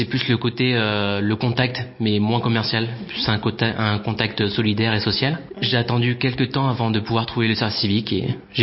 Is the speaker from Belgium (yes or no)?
no; Feurs, Auvergne-Rhône-Alpes, France; j'ai 19 ans, je viens de la Loire, vers Feur.